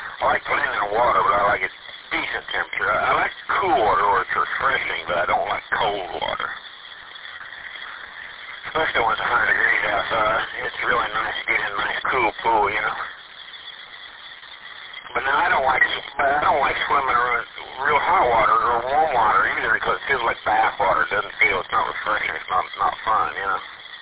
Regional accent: Indiana, United States; we only lived like 8 miles when I was growing up from Indiana's largest lake. I mean, not including Lake Michigan, but the Monroe Reservoir. Just to my north here.

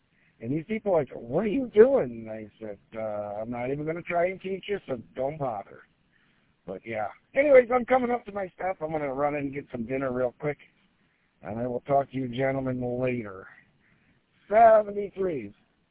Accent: Michigan, United States; I'm from Michigan. This is normal.

